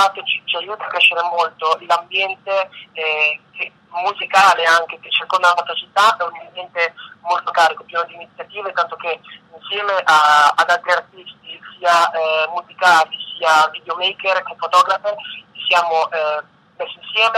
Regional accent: Rimini, Emilia-Romagna, Italy; noi siamo tutti di Rimini, chi più lontano, chi più in periferia, ma comunque siamo cresciuti tutti sotto l'arco e sopra il ponte di Tiberio.

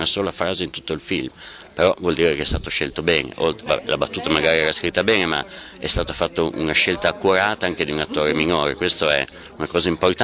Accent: Bologna, Emilia-Romagna, Italy; da bolognese, come tutti i bolognesi

